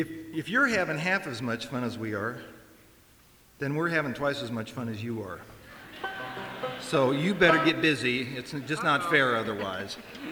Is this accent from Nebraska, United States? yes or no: yes; Nebraska, United States; As I told you, I grew up in Nebraska, and in fact, I am still taking pills for it. I'm a recovering Nebraskan